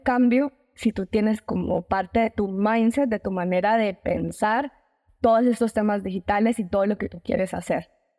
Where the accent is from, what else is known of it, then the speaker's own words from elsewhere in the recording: Colombia; now in Mexico; una colombiana que ahora reside en México hace muchos años.